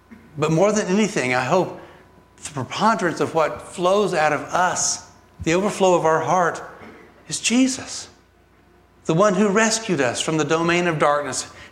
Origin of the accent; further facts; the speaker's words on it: Atlanta, Georgia, United States; I grew up in Atlanta. I like grits with eggs and cheese on them.